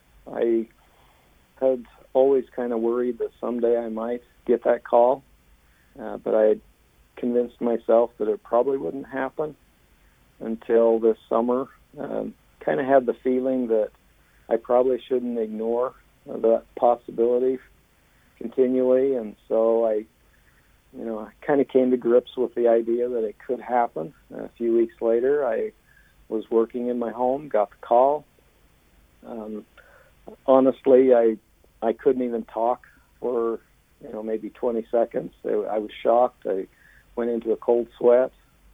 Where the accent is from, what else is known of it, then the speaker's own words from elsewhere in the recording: Teton Valley, Idaho, United States; I have lived around Rexburg for quite a few years. I grew up in Teton Valley, east of Rexburg, and I like outdoor things.